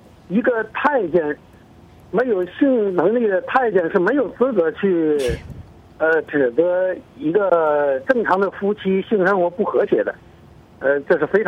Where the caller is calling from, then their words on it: Hebei, China; 我们中国人呢、啊，中国的大选呢